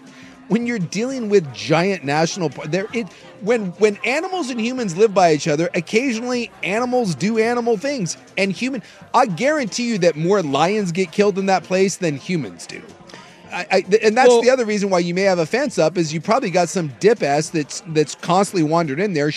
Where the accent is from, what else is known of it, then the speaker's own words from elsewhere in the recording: Alaska, United States; I mean, I grew up in Alaska, and we have bears and moose